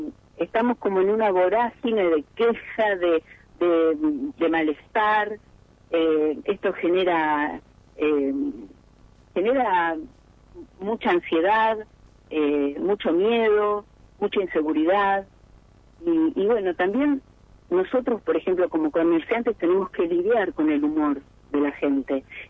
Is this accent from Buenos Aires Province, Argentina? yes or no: yes; Pergamino, Buenos Aires Province, Argentina; de ponerle la fuerza que siempre le ponemos como pergaminenses, como argentinos, para salir adelante.